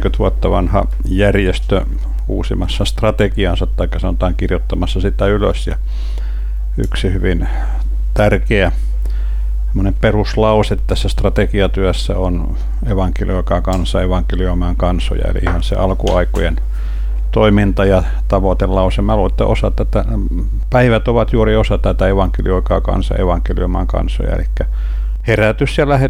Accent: Kouvola, Kymenlaakso, Finland; also born or lived in Anjala; Ja kun Kouvolasta olen siis kotoisin, Anjalasta syntyisin ja Kouvolasta kotoisin

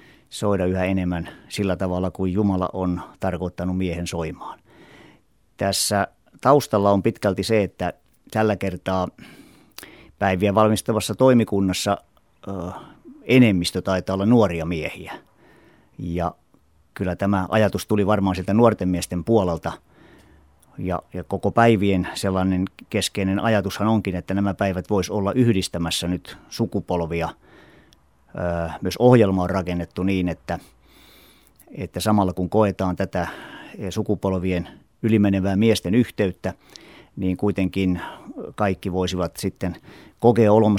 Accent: Ruovesi, Pirkanmaa, Finland; born there; also born or lived in Orivesi; minä olen syntynyt Ruovedellä vuonna 1953.

